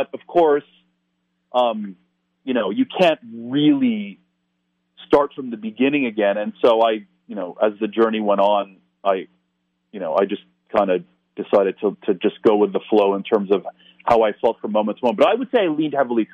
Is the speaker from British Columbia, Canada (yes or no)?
no; Toronto, Ontario, Canada; unlike a place like Toronto, again my hometown, where it's not really part of the culture because we're not located near any kind of wilderness region, right?